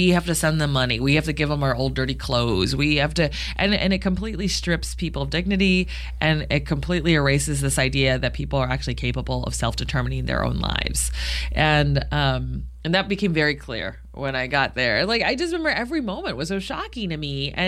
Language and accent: English; United States; how much privilege and oppression I was complicit in just by being an American.